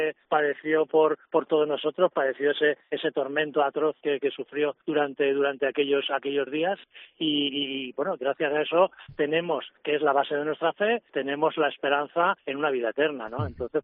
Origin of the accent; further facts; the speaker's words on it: Alicante, Valencian Community, Spain; lo digo como alicantino, que siempre he tenido esa sensación